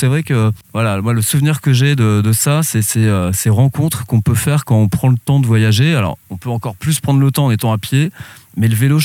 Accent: Hauts-de-France, France; also born or lived in Reims; Du coup moi je viens du côté de la baie, sur le territoire de la baie de Somme depuis tout marmot.

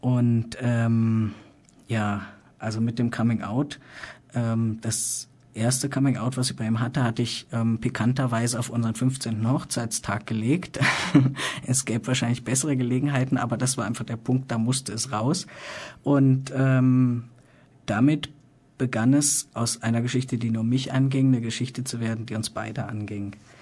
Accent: Germany; Wir sind beide Deutsche

